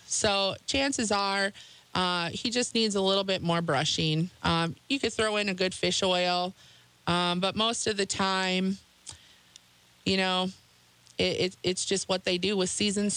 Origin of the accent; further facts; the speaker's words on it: Canton, United States; I'm obviously from Canton.